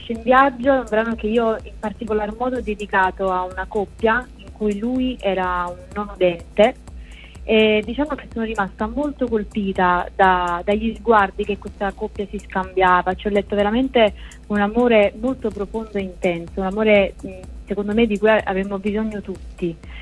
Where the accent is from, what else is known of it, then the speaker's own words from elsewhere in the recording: Naples, Campania, Italy; è ambientato nella circonvicinanza di Napoli, perché io sono napoletana